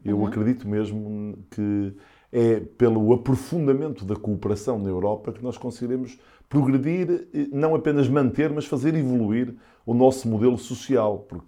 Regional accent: Porto, Portugal; eu vim do Norte mas, e que vivi toda a minha vida no Porto

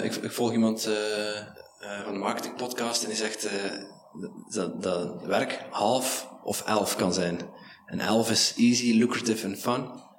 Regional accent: Netherlands; now in Belgium; ik ben zelf een Nederlander

